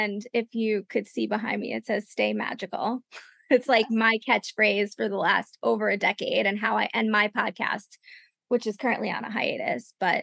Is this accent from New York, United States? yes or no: yes; New York, United States; And I come from New York, so like I can grind and I can hustle